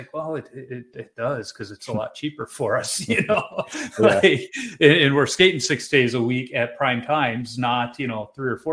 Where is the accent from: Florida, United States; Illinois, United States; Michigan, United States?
Illinois, United States; Chicago; And I grew up in Chicago, and during the Jordan era, I'm like, how am I not a basketball fan growing up?